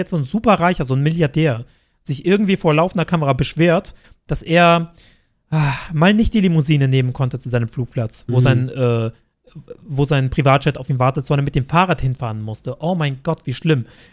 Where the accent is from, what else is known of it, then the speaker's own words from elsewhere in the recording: Switzerland; also bei uns in der Schweiz nennt man es Zuckerbürgerli oder so.